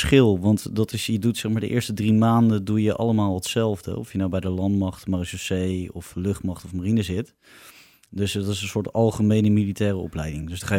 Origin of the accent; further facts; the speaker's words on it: Noordwijk, South Holland, Netherlands; born there; Nou, ik ben wel in Noordwijk geboren.